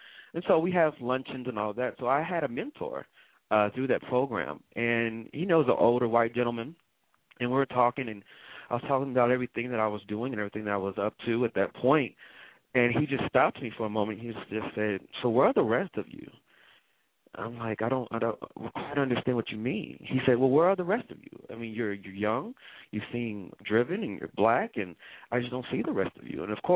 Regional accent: Oklahoma City, Oklahoma, United States; Grew up, came from the east side of Oklahoma City originally, H Street Departments to be exact.

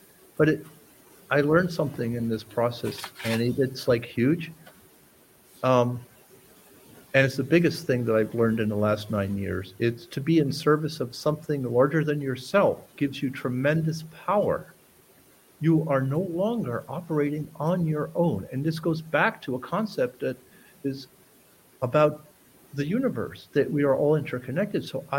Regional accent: Italy; I grew up in Italy and I'm half Italian.

